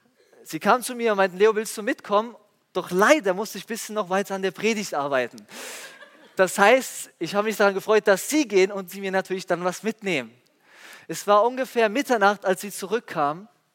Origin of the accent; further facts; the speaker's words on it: Italy; now in Germany; Als Italiener, der jetzt seit über 10 Jahren schon in Deutschland lebt, konnte ich viele Dinge von der deutschen Kultur übernehmen